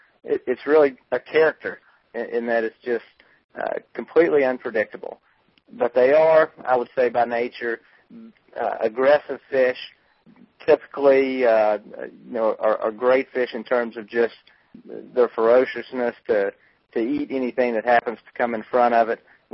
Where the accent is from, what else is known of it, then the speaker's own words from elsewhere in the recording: North Carolina, United States; now in Louisiana, United States; where I grew up in North Carolina, at least on the coast of North Carolina. Always heard them referred to as puppy drum. Down here in Louisiana